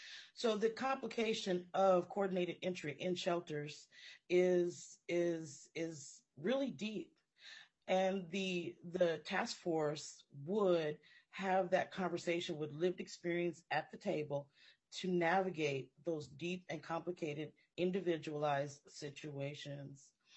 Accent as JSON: {"language": "English", "town": "Minneapolis", "region": "Minnesota", "country": "United States", "tie": "born or raised there", "said": "I stayed in an abandoned house in North Minneapolis, and I'm born and raised in South Minneapolis"}